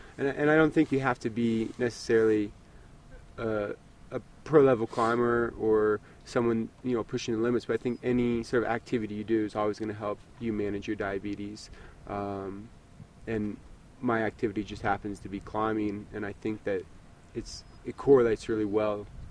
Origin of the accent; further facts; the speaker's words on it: Portland, Oregon, United States; I'm from Portland, Oregon.